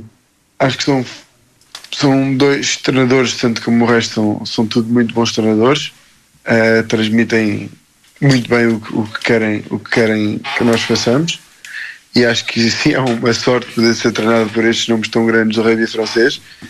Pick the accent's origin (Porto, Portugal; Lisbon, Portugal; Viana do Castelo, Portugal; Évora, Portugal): Lisbon, Portugal; moved away; Tenho o mar perto de mim, que faz lembrar um bocadinho da minha terrinha de Lisboa.